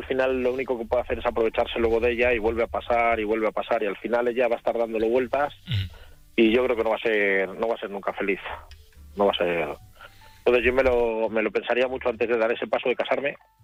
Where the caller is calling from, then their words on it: Valladolid, Castile and León, Spain; Soy de Valladolid.